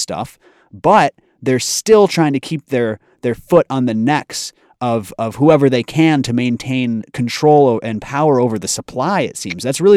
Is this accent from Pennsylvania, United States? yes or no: no; Chicago, Illinois, United States; My hometown, Chicago, Illinois, going legal January 1st